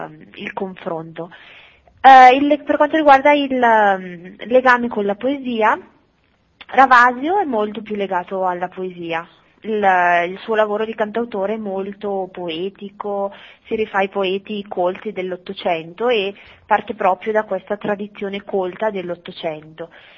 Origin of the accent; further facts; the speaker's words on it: Bergamo, Lombardy, Italy; io, essendo bergamasca, volevo rifarmi a qualcosa che riguardasse la mia realtà